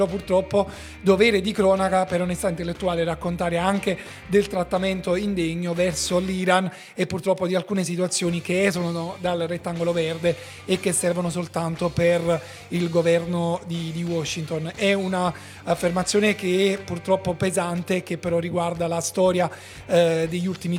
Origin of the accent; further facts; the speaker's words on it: Naples, Campania, Italy; da buon napoletani, non c'è l'Italia, tifiamo Argentina